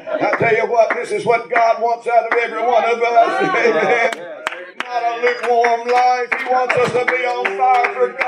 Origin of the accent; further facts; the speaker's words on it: Georgia, United States; I'm from Georgia. I'm down south, you know.